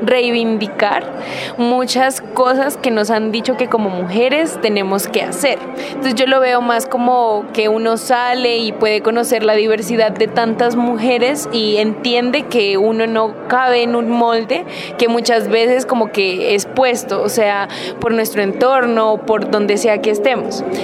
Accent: Ipiales, Nariño, Colombia; tengo 23 años, soy de Ipiales, Nariño y estudio filosofía en la Universidad del Cauca.

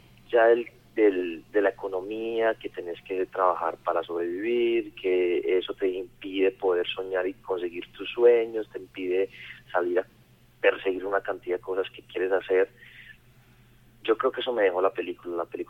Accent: Colombia; nosotros tenemos una capacidad inigualable como colombianos de superar las adversidades

